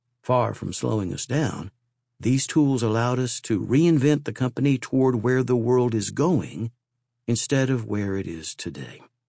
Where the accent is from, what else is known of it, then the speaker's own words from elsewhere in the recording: West Virginia, United States; practices start with some of the fundamental values and lessons that I learned from my family while growing up in West Virginia.